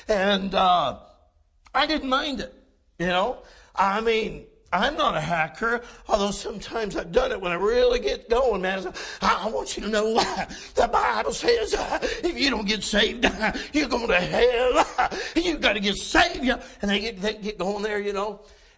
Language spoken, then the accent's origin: English; California, United States; I joined them. I was from California. And they looked at me like, what are you doing here?